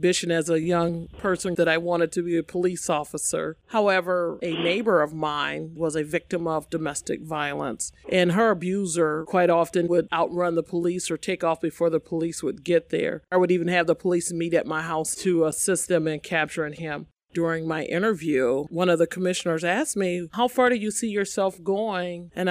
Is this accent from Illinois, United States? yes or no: yes; Rockford, Illinois, United States; Being born and raised in Rockford, a lot of people know who I am.